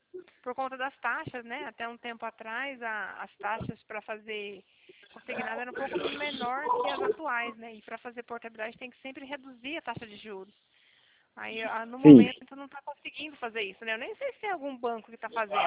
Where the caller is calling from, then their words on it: Cornélio Procópio, Paraná, Brazil; Eu falo da cidade de Corne Procópio, no Paraná.